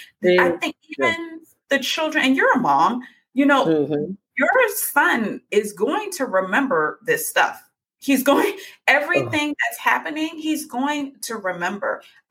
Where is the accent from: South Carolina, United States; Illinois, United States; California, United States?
South Carolina, United States; Charleston; As far as like growing up in Charleston and the racial stuff that was